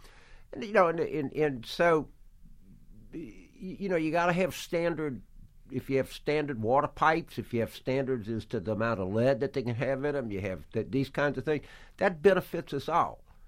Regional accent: Louisiana, United States; a lot of states like Louisiana, it's been said, and I think unfortunately it's my home state, that the flag of Texaco flies over the state capitol.

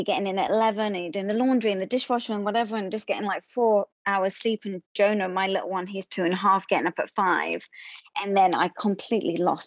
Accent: London, United Kingdom; now in United States; I came from London in 2008.

